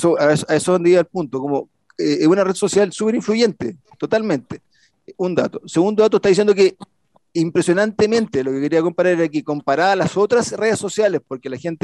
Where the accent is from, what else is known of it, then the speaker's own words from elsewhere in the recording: Chile; Y yo decía que soy chileno, que tengo una linda familia, tengo 4 hijas